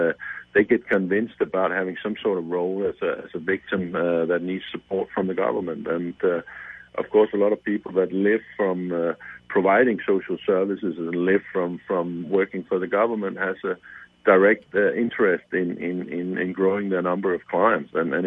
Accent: Denmark; Scandinavian social welfare states, where I come from Denmark

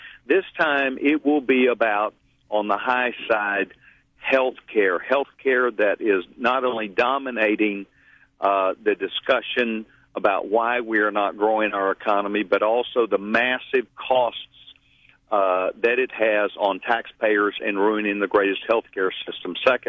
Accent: Texas, United States; And I think, not just by being a Texan, but by me being an American, that I do not want to follow that as a model.

